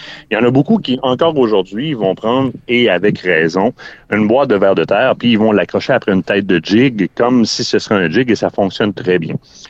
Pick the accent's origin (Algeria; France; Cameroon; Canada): Canada; Quebec City, Quebec; quand on parle aux Américains qu'on vient de Québec